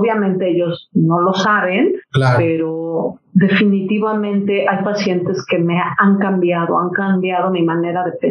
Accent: Mexico City, Mexico; Soy de la Ciudad de México, del corazón de la Ciudad de México, donde estaba el nopal y la serpiente.

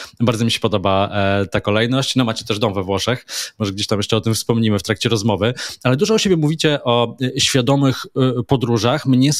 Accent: Silesian Voivodeship, Poland; born there; moved away; No i ja też jestem Ślązakiem. Ja jestem, co prawda, Ślązakiem z urodzenia, który później wyjechał

